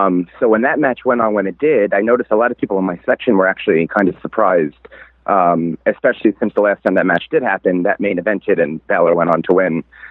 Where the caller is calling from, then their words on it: Clark, New Jersey, United States; I'm actually calling from Clark, New Jersey, but I attended the show tonight in Newark.